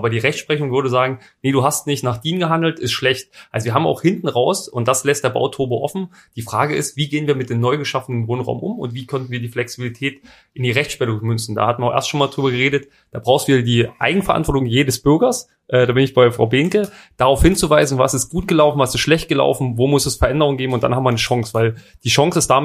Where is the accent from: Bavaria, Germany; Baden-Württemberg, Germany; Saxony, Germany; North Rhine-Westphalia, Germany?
Saxony, Germany; Bautzen; weil ich komme ja aus Bautzen, das ist der Kritikpunkt